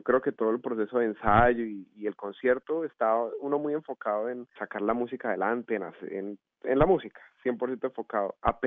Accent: Bogotá, Colombia; yo crecí en Bogotá

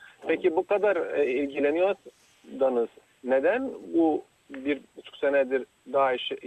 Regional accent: Iraq; ben bir Iraklı olarak bunu söylüyorum. Ben aslında Iraklıyım ama Türk vatandaşıyım aynı zamanda.

